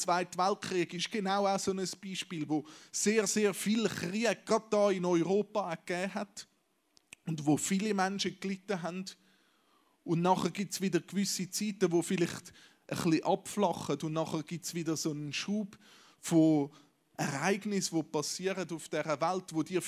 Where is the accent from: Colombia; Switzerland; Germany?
Switzerland; als Schweizer in einer Zeit leben, wo es uns endlich finanziell und rein körperlich so gut geht, oder?